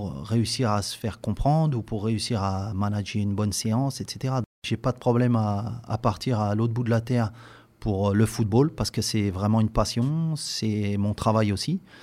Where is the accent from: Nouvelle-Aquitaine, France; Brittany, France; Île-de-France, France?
Île-de-France, France; Meaux; je suis originaire de Seine-et-Marne, de Meaux. Et ensuite, j'ai pas mal bougé.